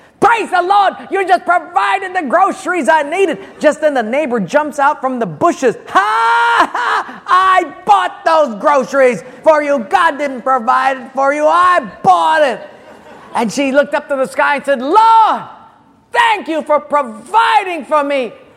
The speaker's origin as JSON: {"language": "English", "town": "Honolulu", "region": "Hawaii", "country": "United States", "tie": "born or raised there", "said": "I was raised in Palolo Valley and the poorest part of it. So we were really, really poor."}